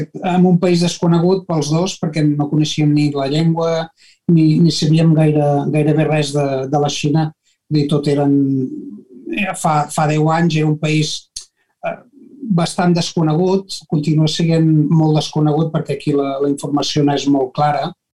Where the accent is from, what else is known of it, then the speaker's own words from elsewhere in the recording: Banyoles, Catalonia, Spain; moved away; no poder tornar a Banyoles, que és d'on jo sóc, de no poder veure ni amics ni família